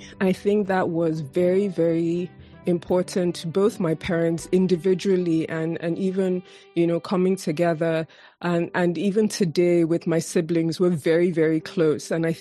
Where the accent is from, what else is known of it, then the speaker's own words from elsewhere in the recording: Lagos, Nigeria; So I'm from the eastern part of Nigeria, but I was born and raised in Lagos, which is in the West for people who don't know Nigeria.